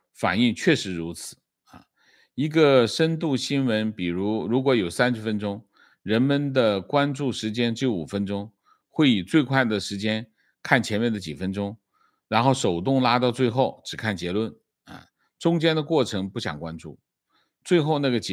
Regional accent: China; now in United States; 基本上我们来自中国大陆

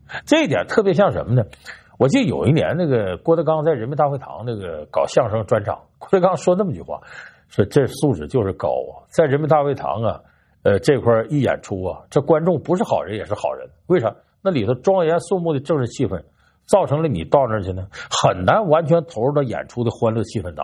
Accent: New York, United States; 我土生土长的纽约球迷

